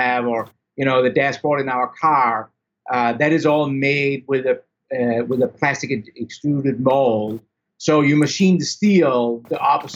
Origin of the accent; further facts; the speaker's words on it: Denmark; I'm originally from Denmark, about 25 kilometers south of Copenhagen. If anybody was wondering where the heck in Denmark. Grew up in suburban, normal kind of life.